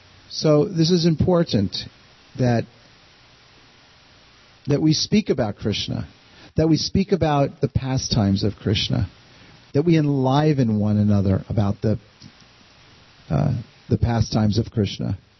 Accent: East Coast, United States; he was here and I grew up on the East Coast.

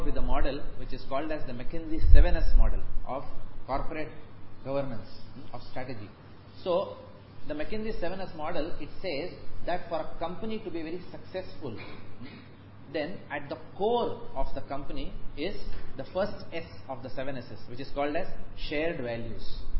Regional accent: Mumbai, Maharashtra, India; Then I'm from Bombay, so in Bombay there is a place called as

